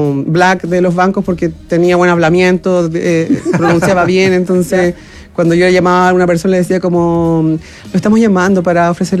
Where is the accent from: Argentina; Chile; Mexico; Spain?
Chile; Cauquenes, Maule; also born or lived in San Carlos; No, en San Carlos, por supuesto. Por supuesto, por supuesto que sí. Y luego me voy a Cauquenes a los 10 años.